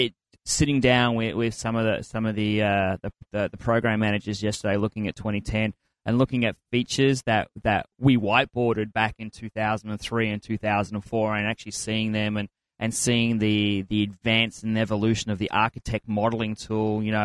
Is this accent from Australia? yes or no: yes; Australia; moved away as an adult; now in United States; from the accent, you probably heard that I came from Australia